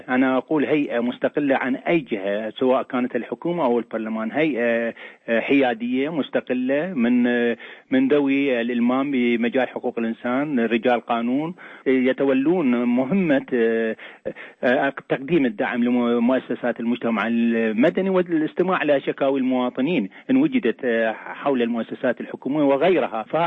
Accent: Iraq; هذه فترة انتقالية من ديكتاتورية أحرقت الأخضر واليابس في بلدنا العراق إلى مرحلة ديمقراطية

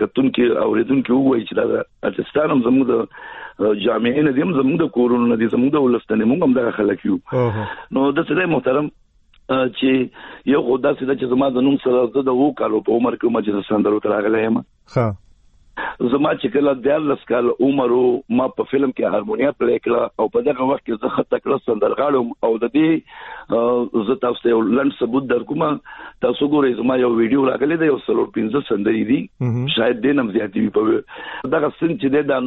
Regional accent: Peshawar, Khyber Pakhtunkhwa, Pakistan; زه په پیښور کې پیدا شوی یم، لوی شوی یم، او زما د پیدایش کال اوبه وایم زه په یو اویا کې پیدا شوی یم.

